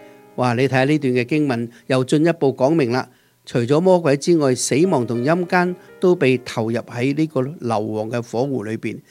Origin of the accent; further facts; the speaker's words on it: China; 我们中国人有一句这样的讲法